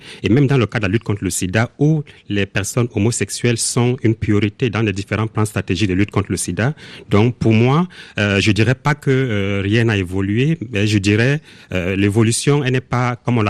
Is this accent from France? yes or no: no; Cameroon; On est un Camerounais comme les autres, on est un Africain comme les autres